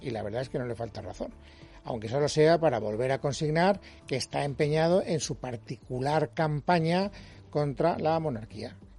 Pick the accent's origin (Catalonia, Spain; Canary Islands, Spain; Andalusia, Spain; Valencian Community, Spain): Valencian Community, Spain; Castellón; now in Madrid, Spain; yo soy de Castellón, además es que para mí escarnio, soy valenciano.